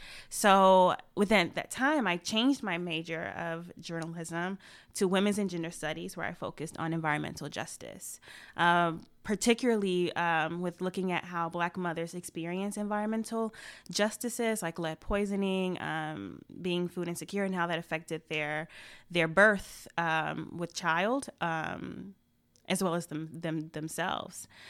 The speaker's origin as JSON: {"language": "English", "town": "Ferguson", "region": "Missouri", "country": "United States", "tie": "born or raised there", "said": "I grew up in Ferguson, Florissant, been there all of my life. I went through the Ferguson-Florissant School District, Griffith Elementary School, Ferguson Middle, to McClure High School."}